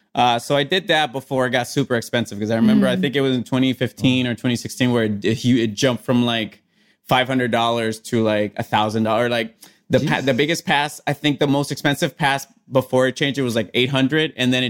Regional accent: Puerto Rico; I grew up like in Puerto Rico.

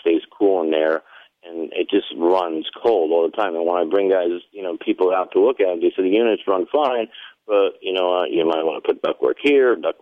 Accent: Vermont, United States; being from up north, I lived with wood-burning stoves and, you know, I grew up in Vermont

